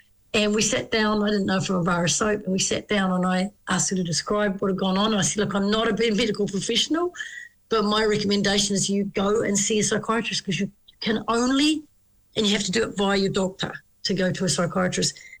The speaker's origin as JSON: {"language": "English", "town": "Taupo", "region": "Waikato", "country": "New Zealand", "tie": "born or raised there", "said": "I was on holiday in, with mum and dad in Taupo, my hometown."}